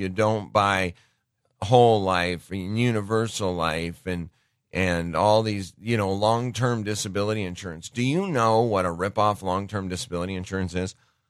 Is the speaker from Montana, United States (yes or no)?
yes; Great Falls, Montana, United States; then they flew him back to my hometown of Great Falls